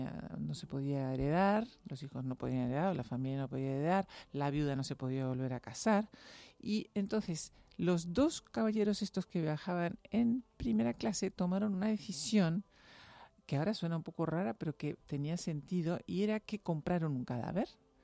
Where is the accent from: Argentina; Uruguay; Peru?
Uruguay; now in Europe; cuando nosotros vinimos a Europa... Además es curioso porque se cumplen ahora 60 años que salimos de Uruguay